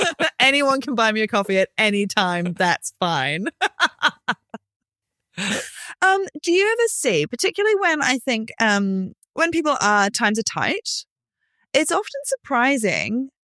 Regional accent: New Zealand; I'm too New Zealander for that anyway.

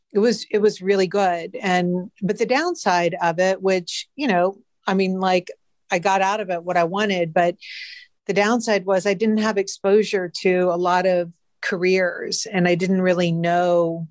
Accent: St. Simons Island, Georgia, United States; I'm from St. Simons Island. Yes.

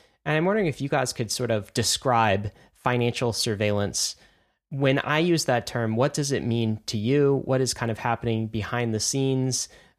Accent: United States; I can't because I'm an American.

